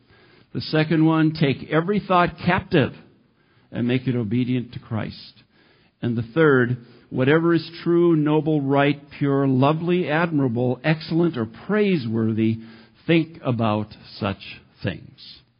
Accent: Embarrass, Minnesota, United States; And I said, no, I'm from Embarrass. And he says, is that an experience? And I said, no, that's the town where I live.

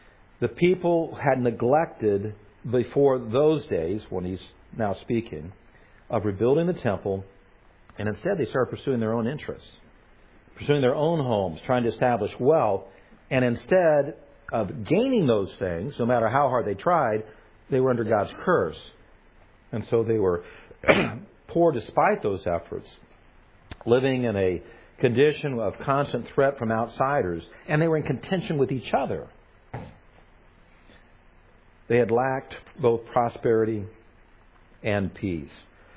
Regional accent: Los Angeles, California, United States; I grew up in Los Angeles. Our area was Jewish. It was Jewish and Catholic. I was the weird Baptist kid.

